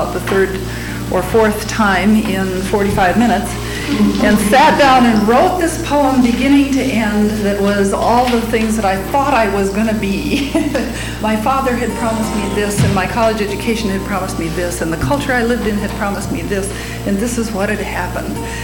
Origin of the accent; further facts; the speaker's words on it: Northfield, Minnesota, United States; I come from Northfield, Minnesota, where I've lived for lots of years and worked at St. Olaf College, not as a teacher so much, but as a secretary in the art department.